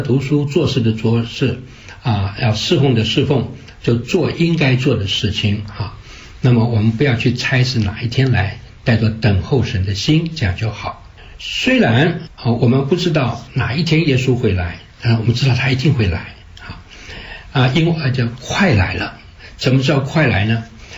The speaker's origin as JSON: {"language": "Chinese", "country": "China", "said": "我们中国人讲，善有善报，恶有恶报，若是未报，时候未到。"}